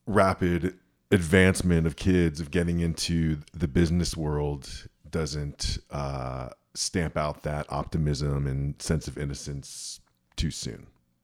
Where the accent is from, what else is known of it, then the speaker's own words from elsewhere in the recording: Miami, Florida, United States; Or growing up in Miami, we'd collect a bunch of mangoes and then sell mangoes.